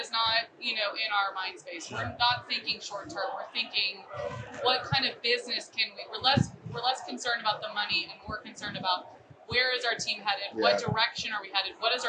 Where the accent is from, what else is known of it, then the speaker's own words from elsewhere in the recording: Austin, Texas, United States; No, well, I grew up in Austin, so I am a UT.